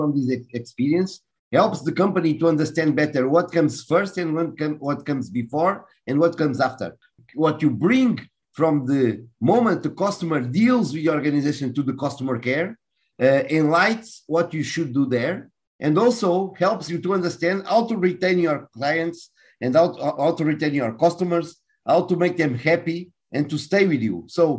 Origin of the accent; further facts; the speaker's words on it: Portugal; also born or lived in Mozambique; So I'm Portuguese, but I'm a global citizen. Even from my family perspective, I was born in Mozambique. My mother, she's from Goa, India. So we have been around for a long time in different countries